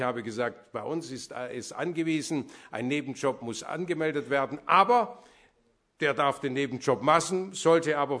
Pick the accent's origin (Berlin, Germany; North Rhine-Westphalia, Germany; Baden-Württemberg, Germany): Baden-Württemberg, Germany; Burladingen; Alleine in meinem Heimatort Borladingen gab es vor 25 Jahren 26 Textilbetriebe mit 3.600 Arbeitsplätzen.